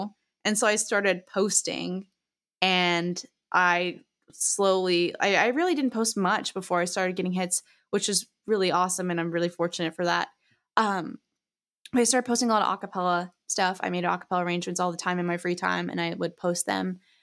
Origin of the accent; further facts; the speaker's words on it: Southern US, United States; But I've had an overall much more positive experience than I did growing up in South, even though it's still in the South.